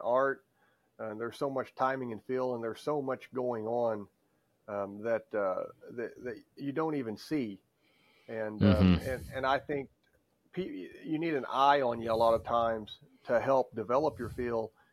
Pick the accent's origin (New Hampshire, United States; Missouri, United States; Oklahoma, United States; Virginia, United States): Missouri, United States; Powell; I was raised not far from right here where I'm at right now, in a town called Powell, Missouri. Powell, Missouri has really nothing but a post office.